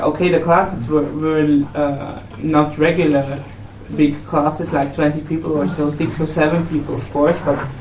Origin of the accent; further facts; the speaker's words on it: Austria; English is a second language; also born or lived in Switzerland; I'm from Austria, but we are living close to the Swiss-German and to the Swiss and German border. So I was in a boarding school in Switzerland